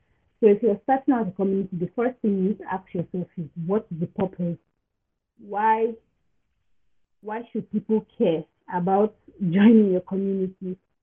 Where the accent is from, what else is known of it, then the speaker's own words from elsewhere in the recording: Nigeria; Okay, so growing up in Nigeria has been a really pleasant journey.